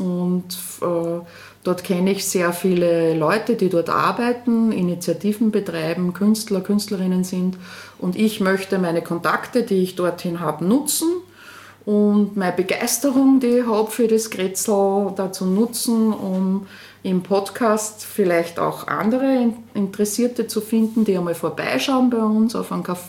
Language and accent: German; Linz, Upper Austria, Austria; bin geboren in Linz und aufgewachsen in Linz, Stahlstadtkind. Und bin dann nach Salzburg gegangen, habe dort Publizistik und Politikwissenschaft studiert.